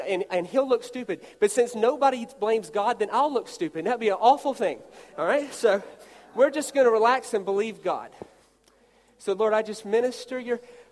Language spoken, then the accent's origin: English; United States; Let me tell you, I'm from America, so CSI comes on there.